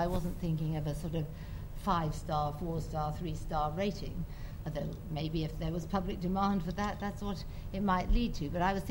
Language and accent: English; United Kingdom; being British, we were very passionate about what we did